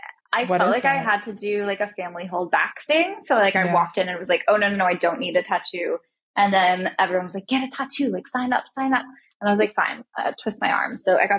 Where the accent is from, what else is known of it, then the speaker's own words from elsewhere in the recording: Texas, United States; Yeah. I mean, again, I'm from Texas. I love